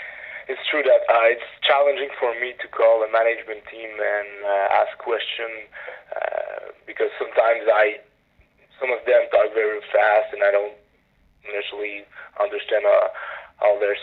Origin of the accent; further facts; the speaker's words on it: Montreal, Quebec, Canada; they know I'm French and I'm from Montreal